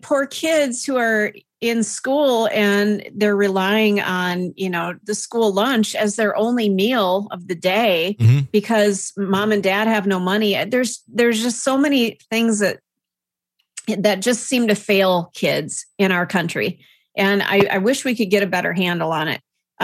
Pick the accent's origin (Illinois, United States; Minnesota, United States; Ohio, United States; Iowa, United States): Minnesota, United States; I'm kind of a Canadian anyway, mentally. I grew up in Minnesota.